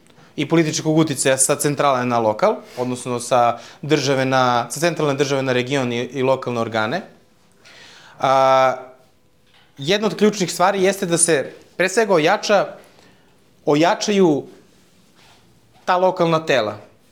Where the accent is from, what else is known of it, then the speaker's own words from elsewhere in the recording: Niš, Nišava District, Serbia; ja kao Nišlija